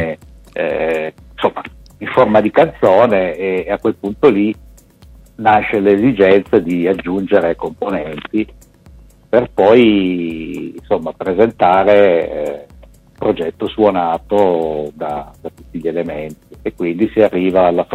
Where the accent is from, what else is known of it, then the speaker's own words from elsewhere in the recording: Turin, Piedmont, Italy; Noi siamo di Torino